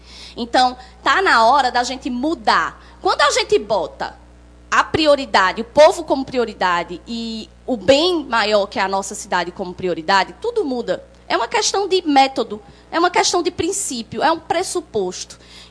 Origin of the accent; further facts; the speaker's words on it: Caruaru, Pernambuco, Brazil; eu sou uma pessoa que nasci e me criei em Caruaru, na Rua Preta, minha mãe ainda mora lá, na Avenida São José, aos pés do Monte Bom Jesus.